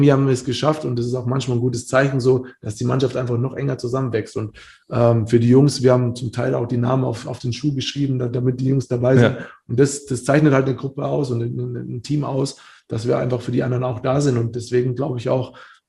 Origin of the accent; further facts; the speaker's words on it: Bamberg, Bavaria, Germany; Also ich bin aus Bamberg, aus einer kleinen Stadt, dahin gewechselt